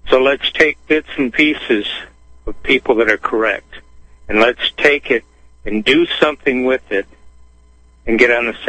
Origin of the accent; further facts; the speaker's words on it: Michigan, United States; now in Tennessee, United States; will never not be a citizen of Michigan. I reside in Tennessee. Because it's like me saying, well, I'm from Michigan, but I'm living in Japan.